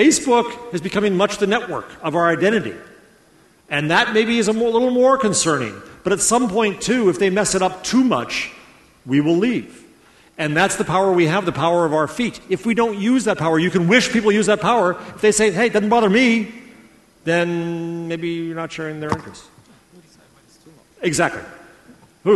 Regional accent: United States; And I'm American of this attitude.

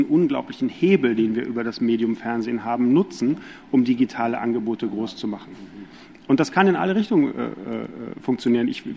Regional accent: Belgium; Ich habe Migrationshintergrund, ich bin in Belgien aufgewachsen.

